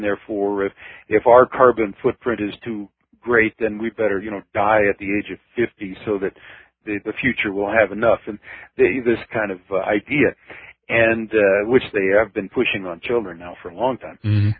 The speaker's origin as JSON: {"language": "English", "country": "United States", "tie": "born or raised there", "said": "although since I grew up in America, it took me, you know, about 30 years to realize that it was, you know, something, you know, unique and to be proud of."}